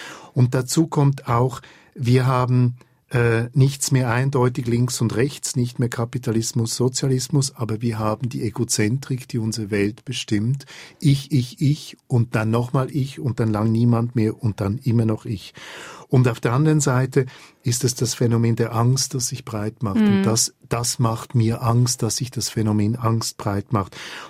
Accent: Switzerland; accent: Swiss German; weil ich spreche Schweizerdeutsch, weil ich das gern habe.

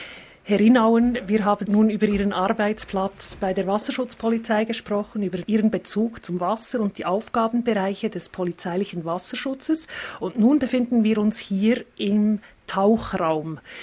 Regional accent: Zurich, Switzerland; Man hat ja als Zürcherin an einem Wochenende

